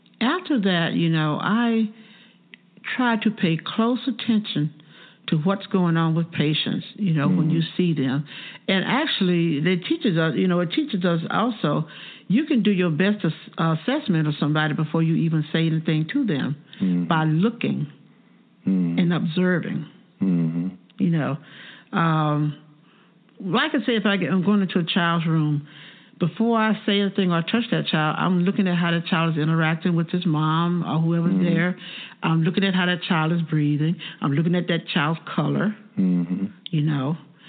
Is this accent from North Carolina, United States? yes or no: yes; Morganton, North Carolina, United States; also born or lived in Greensboro; Well, I came from Morganton, which was a small town, a little bigger than Monroeville, but it was small, and went to Greensboro, which is a bigger town.